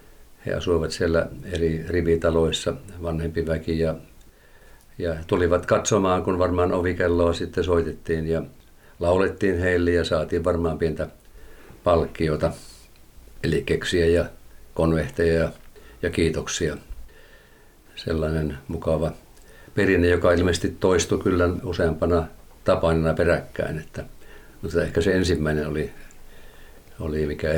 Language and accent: Finnish; Tohmajärvi, North Karelia, Finland; Minä olen Tohmajärveltä kotoisin ja menin lukioon 70-luvun alussa